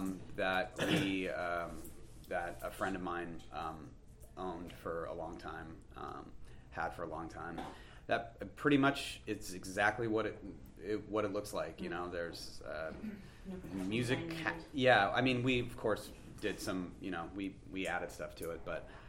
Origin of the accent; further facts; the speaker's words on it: Portland, Oregon, United States; And when I was a young person, I grew up in Portland.